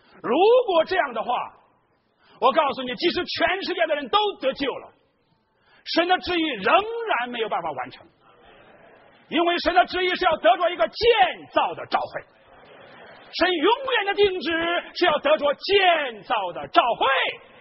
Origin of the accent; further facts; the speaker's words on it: China; 我们在座的大部分是中国人，我们作为中国人，当然我们对中国人有负担